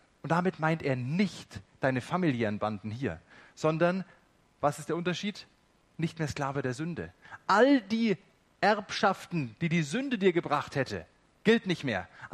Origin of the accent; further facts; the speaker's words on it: West Germany, Germany; Das war für mich eine der eindrücklichsten Erfahrungen, die ich als Wessi im Osten machen musste.